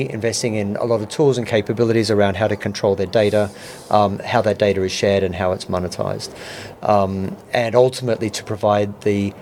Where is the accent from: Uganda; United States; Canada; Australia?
Australia; now in United Kingdom; I then moved to the UK. I'm Australian originally. I moved to the UK